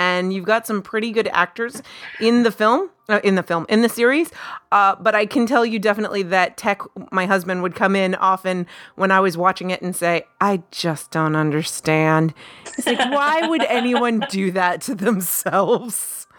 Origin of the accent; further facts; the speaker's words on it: United States; now in Canada; I'm American too, but I'm in Canada.